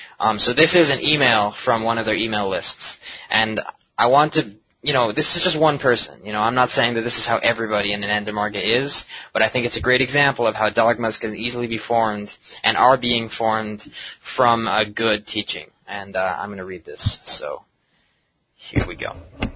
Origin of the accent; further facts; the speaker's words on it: Iran; Just because I'm from Iran does not mean that they're superior.